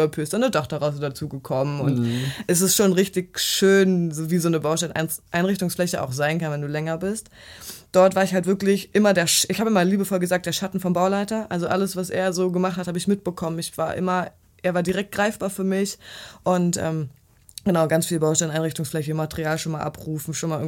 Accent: Brandenburg, Germany; Ich komme aus Brandenburg, ungefähr südlich, eine Stunde südlich von Berlin.

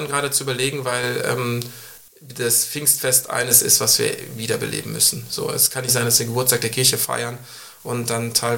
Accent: Duisburg, North Rhine-Westphalia, Germany; Wir sind wieder ein Stück in Heimat gezogen, ich bin in Duisburg groß geworden.

